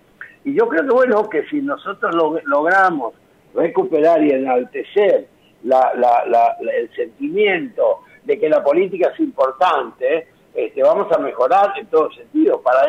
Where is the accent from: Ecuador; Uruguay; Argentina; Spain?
Argentina; Yo soy un argentino muy orgulloso